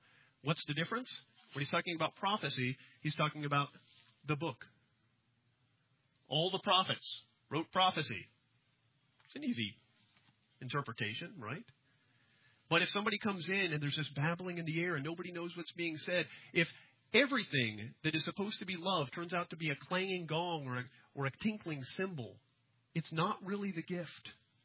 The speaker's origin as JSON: {"language": "English", "region": "Alaska", "country": "United States", "tie": "born or raised there", "said": "I grew up in the Episcopal Church in Alaska, but my belief was superficial and flimsy."}